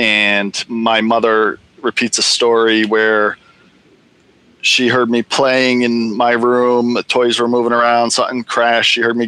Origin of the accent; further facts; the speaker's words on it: North Haven, Connecticut, United States; North Haven.